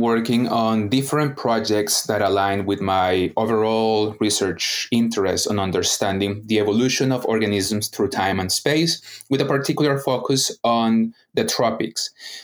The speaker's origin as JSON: {"language": "English", "country": "Colombia", "second_language": "English", "said": "a part of Colombia, South America, my home country"}